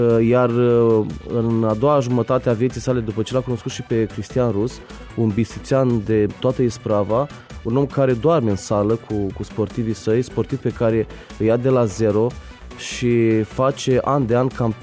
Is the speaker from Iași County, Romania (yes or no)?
yes; Iași, Iași County, Romania; Sunt un fan al Stelei, dar sunt un ieșean mântru zilele astea